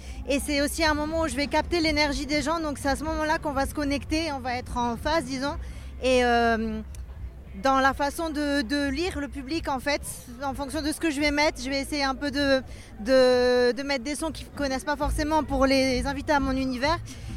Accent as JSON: {"language": "French", "town": "Quito", "region": "Pichincha", "country": "Ecuador", "said": "puisque c'est de là que je viens de Quito, la capitale en Équateur, c'est à 2800 mètres d'altitude"}